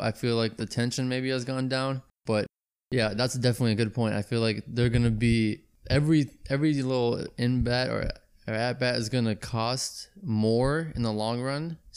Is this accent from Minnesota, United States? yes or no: yes; Minnesota, United States; I have a lot to say about the Twins because I'm from Minnesota